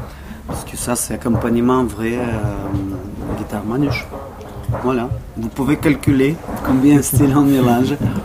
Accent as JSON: {"language": "French", "country": "Russia", "second_language": "French", "moved": "as an adult", "lives_now": "Montpellier, France", "said": "qui étaient chez moi en Russie. Voilà. Je suis venu à Montpellier. J'ai signé un contrat comme musicien et après j'ai resté."}